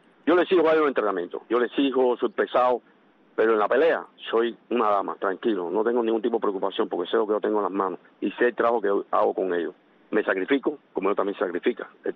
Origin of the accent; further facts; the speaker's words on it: Cuba; now in United States; soy cubano de corazón, pero también soy americano cubano.